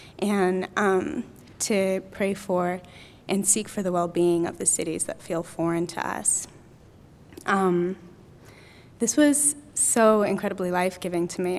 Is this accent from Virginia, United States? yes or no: no; Napa, California, United States; I'm actually from Napa, so that's up Highway 80.